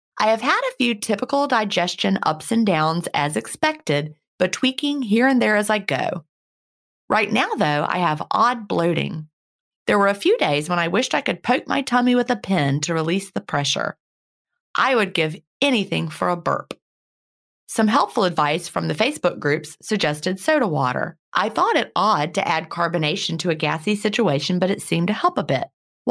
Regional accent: Canada; I'm Canadian, so I sure hope all these amazing products and hacks are available up here too.

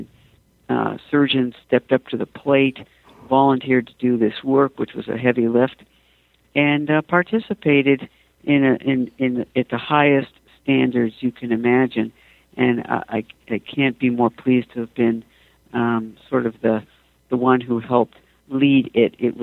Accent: Los Angeles, California, United States; So I grew up in Los Angeles, the daughter of an aerospace engineer and a social worker, but we migrated up to Washington State

